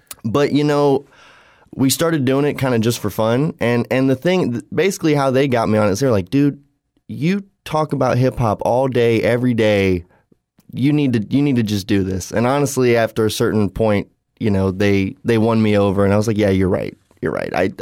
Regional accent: United States; just learning about a different culture, I think was really important as a young suburban white kid growing up in America.

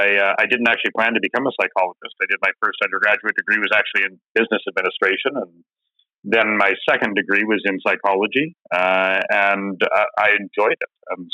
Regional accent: Edmonton, Alberta, Canada; born there; now in Regina, Canada; So I'm living in Regina right now. I'm at the University of Regina, but I was born in Edmonton.

